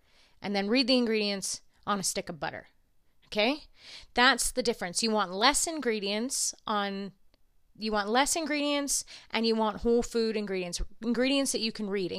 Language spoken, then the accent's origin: English; Canada; Just, we're Canadian. We have plain old, real maple syrup.